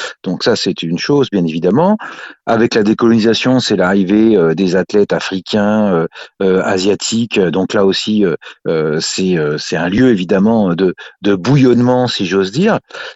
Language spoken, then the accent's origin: French; France; je ne dis pas ça parce que je suis français